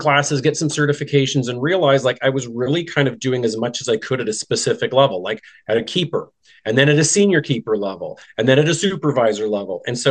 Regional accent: Fort McLeod, Alberta, Canada; I'm Canadian. I was born and raised in a very tiny little town in southern Alberta, Fort McLeod.

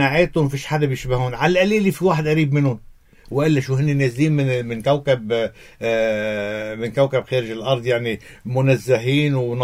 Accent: Lebanon; عندنا بلبنان ديماغوجية عند السياسيين

